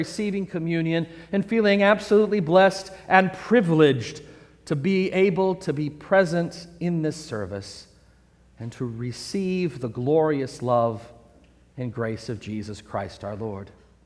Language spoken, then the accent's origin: English; Texas, United States; Eldridge was a friend of mine for several reasons. First of all, he was a fellow Texan.